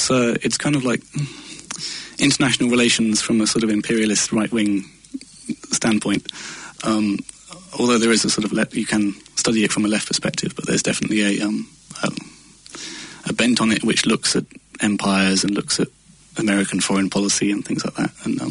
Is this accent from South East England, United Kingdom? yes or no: yes; Oxford, South East England, United Kingdom; So I'm from Oxford.